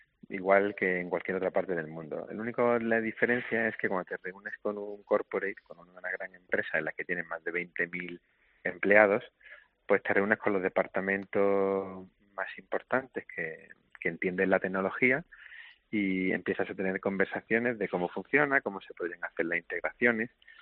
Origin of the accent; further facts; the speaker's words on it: Málaga, Andalusia, Spain; pues es nuestra obligación como malagueños aportar valor a la ciudad y ayudar en la medida de lo posible.